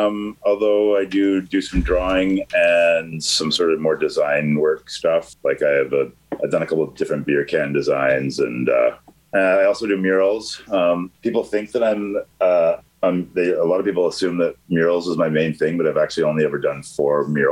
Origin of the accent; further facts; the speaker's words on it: Canada; Yeah, I'm a Canadian artist. I live in Vancouver.